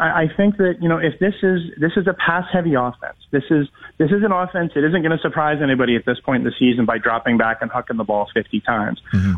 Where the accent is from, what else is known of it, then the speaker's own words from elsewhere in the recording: Burlington, Ontario, Canada; Like, I'm from Burlington, and I grew up in the same thing.